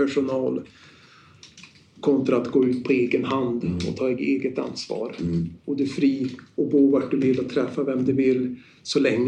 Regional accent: Storuman, Västerbotten County, Sweden; då jag var på mina första permissioner hemma i Storuman

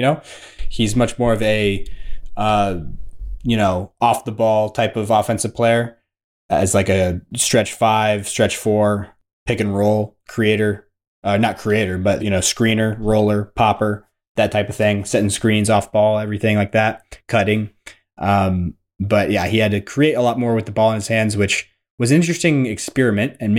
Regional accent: United States; just anti-France as an American.

